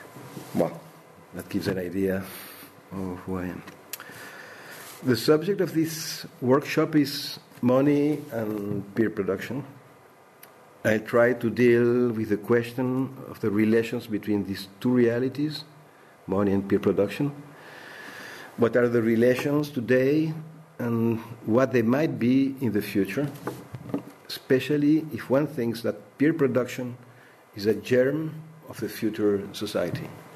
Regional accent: Paris, Île-de-France, France; I come from France, from Paris.

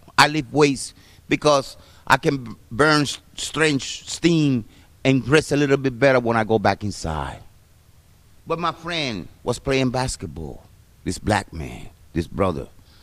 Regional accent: Puerto Rico; I grew up in Puerto Rico. I have a mountain on the side, and if I walk 6 minutes to the south, I find myself in the most beautiful beach in the world

